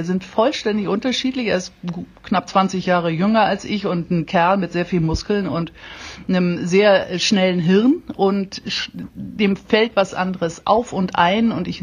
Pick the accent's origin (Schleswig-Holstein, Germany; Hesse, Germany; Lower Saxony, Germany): Schleswig-Holstein, Germany; Ich bin gebürtige Schleswig-Holsteinerin und deshalb in Schleswig-Holstein. Es ist in jeder Hinsicht eine Heimkehr, was ich da mache.